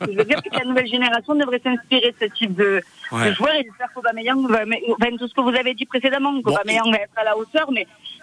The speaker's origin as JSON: {"language": "French", "country": "Portugal", "lives_now": "Marseille, France", "said": "On est portugais, on va gagner à la loyale, pas demain chez nous."}